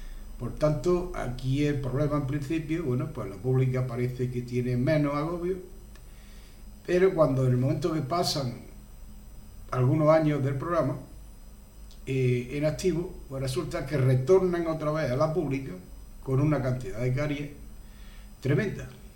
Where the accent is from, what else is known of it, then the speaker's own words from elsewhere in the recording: Andalusia, Spain; Pero en Andalucía, como andaluz que soy